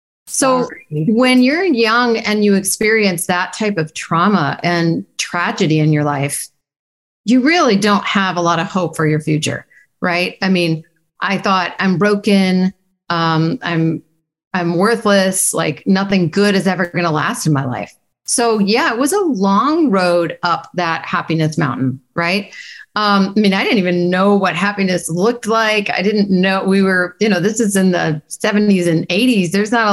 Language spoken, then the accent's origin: English; Chicago, Illinois, United States; I was growing up in Chicago, one of five kids, not in a happy childhood.